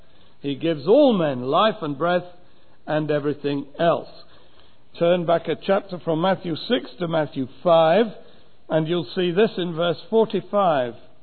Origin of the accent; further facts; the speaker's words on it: England, United Kingdom; I come from England